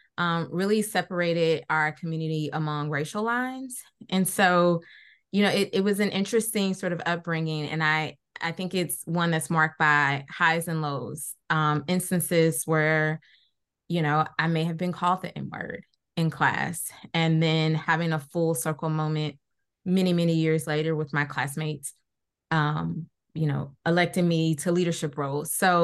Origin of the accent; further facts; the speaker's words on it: St. Louis, Missouri, United States; I grew up in St. Louis City, in South City, represent. And then I got bused out to West County.